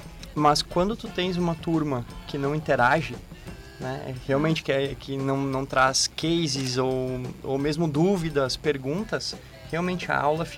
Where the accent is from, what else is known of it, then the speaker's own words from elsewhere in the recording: Porto Alegre, Rio Grande do Sul, Brazil; born there; Eu nasci em Porto Alegre. A família do meu pai é de Paverama, aqui perto, 30 quilômetros, e da minha mãe de Pelotas.